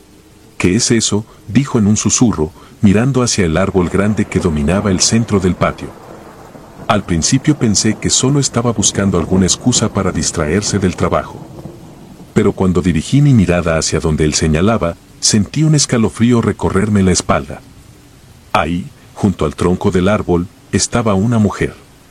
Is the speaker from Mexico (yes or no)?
yes; Sinaloa, Mexico; soy de Sinaloa y en ese entonces tenía 26 años.